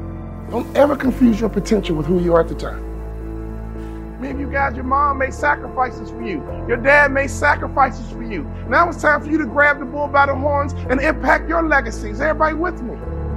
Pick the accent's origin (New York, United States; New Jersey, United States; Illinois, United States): Illinois, United States; Chicago; I'm from Chicago.